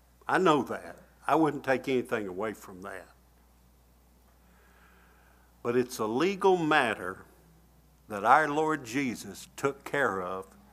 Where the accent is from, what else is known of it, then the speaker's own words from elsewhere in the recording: Bassett, Virginia, United States; my job at home, when we grew up in Bassett, Virginia, I had to take the garbage out to the trash can